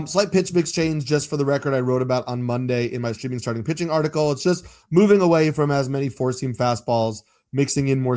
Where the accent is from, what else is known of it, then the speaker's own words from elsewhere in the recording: New York, United States; I mean, listen, I'm a New Yorker. We're allowed to do it.